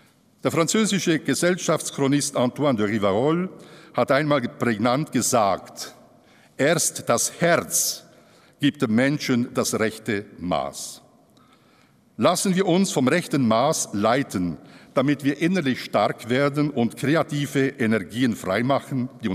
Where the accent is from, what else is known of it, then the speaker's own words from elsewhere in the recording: Switzerland; Vielleicht darf ich als Eidgenosse mir erlauben zu sagen